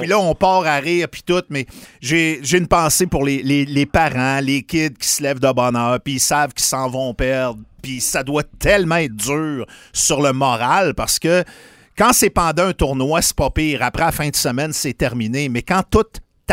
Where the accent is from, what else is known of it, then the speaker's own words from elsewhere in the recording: Saint-Fulgence, Quebec, Canada; c'est parce que j'avais un poulailler quand j'étais jeune, moi, à Saint-Fulgence